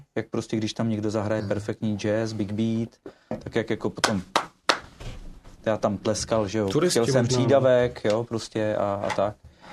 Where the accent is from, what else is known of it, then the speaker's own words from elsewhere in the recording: Střekov, Ústí nad Labem Region, Czechia; narodil jsem se na Střekově, žil jsem na Střekově a to. To je Střekovák vlastně, jsem se vlastně taky narodil na Střekově.